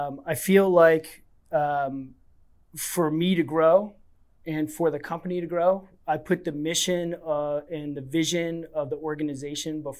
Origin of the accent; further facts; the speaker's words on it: Leavenworth, Kansas, United States; So I grew up in Leavenworth, Kansas, and you know, it was great for that town.